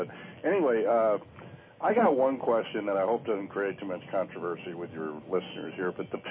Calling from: Oswego, New York, United States; I'm calling from Oswego, New York.

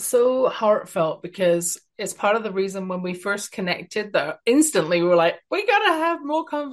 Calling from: Canada; Even though I'm speaking from Canada

